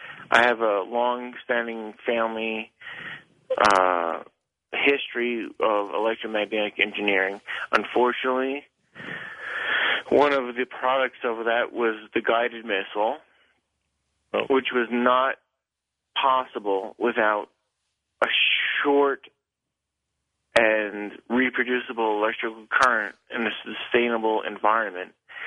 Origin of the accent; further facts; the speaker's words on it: Colorado Springs, Colorado, United States; I am from Colorado Springs